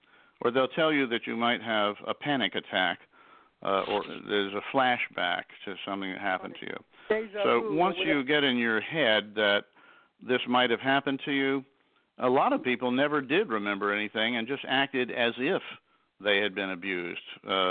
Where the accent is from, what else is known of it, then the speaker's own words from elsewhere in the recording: Atlanta, Georgia, United States; I have another book called City on the Verge, which is about my hometown of Atlanta.